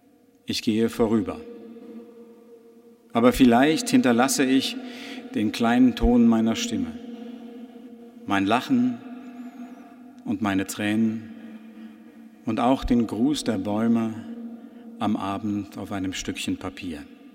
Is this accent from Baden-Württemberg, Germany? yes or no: no; Rhineland-Palatinate, Germany; Als vor jetzt bald 2 Jahren in meiner Heimat die Ahr zur fürchterlichen Flut wurde